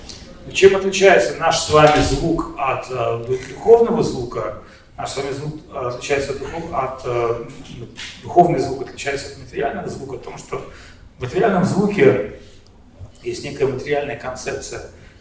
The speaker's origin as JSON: {"language": "Russian", "region": "Saint Petersburg", "country": "Russia", "said": "что-то я сам из Питера, мне что-то Питер напоминает."}